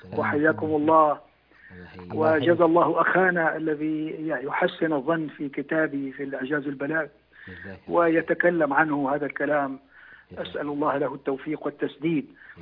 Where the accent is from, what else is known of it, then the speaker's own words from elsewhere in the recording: Damascus, Damascus Governorate, Syria; وزارة الثقافة والإعلام عندنا في دمشق